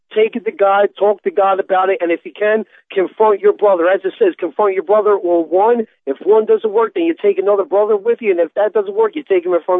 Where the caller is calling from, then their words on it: Philadelphia, Pennsylvania, United States; I'm calling from Philadelphia.